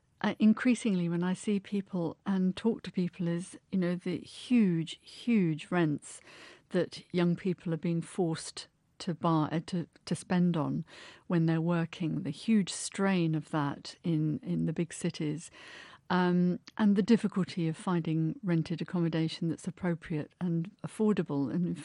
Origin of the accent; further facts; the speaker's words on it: United Kingdom; talking about money is something we don't do very well as British people.